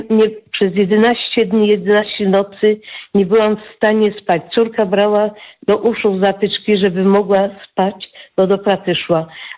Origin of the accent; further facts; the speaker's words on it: Kraków, Lesser Poland, Poland; ja z Krakowa pochodzę, ale jestem po operacji kręgosłupa.